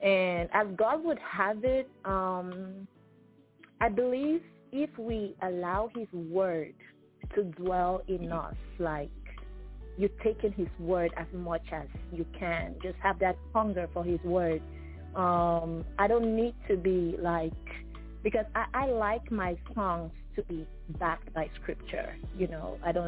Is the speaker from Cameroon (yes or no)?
yes; Cameroon; I come from the English part. But I mostly grew up in the French part, so I speak French and English.